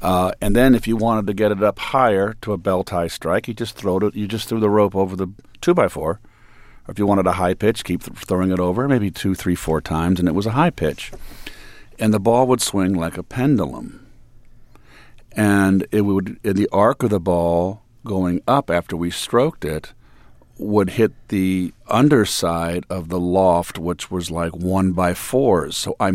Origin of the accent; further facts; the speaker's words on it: California, United States; a dream of a young boy growing up in Northern California to be the next Mickey Mantle